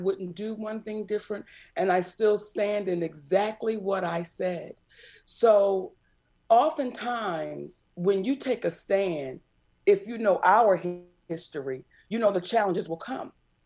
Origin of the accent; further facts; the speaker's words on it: Baltimore, Maryland, United States; I'm from Baltimore, Maryland. And they say Upper Maryland like D.C., Baltimore.